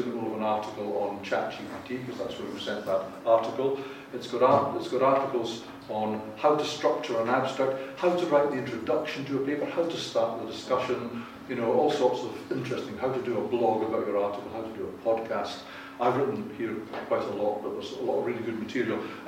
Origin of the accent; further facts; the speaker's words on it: Scotland, United Kingdom; I'm a Scotsman